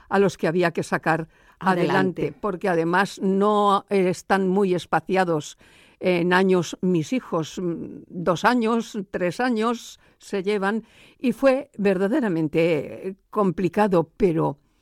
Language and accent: Spanish; Monóvar, Valencian Community, Spain; born there; porque yo soy nacida en Monóvar